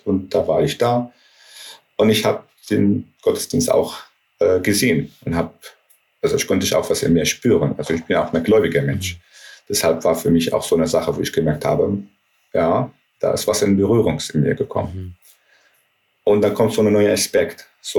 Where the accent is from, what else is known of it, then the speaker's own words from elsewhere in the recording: Palestine; German is a second language; ich bin Palästinenser und ich habe so eine tiefe Verbindung zu meiner Identität als Palästinenser